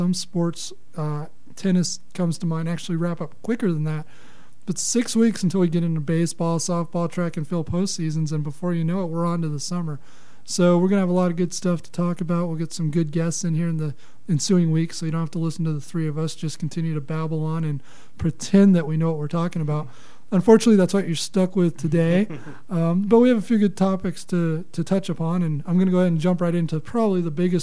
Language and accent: English; California, United States; I'm from California. It doesn't feel like spring to me either.